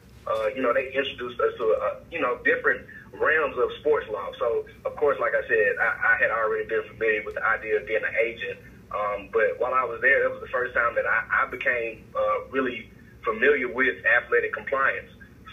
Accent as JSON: {"language": "English", "region": "Louisiana", "country": "United States", "said": "I'm originally from Louisiana. I went to undergraduate school at Louisiana Tech."}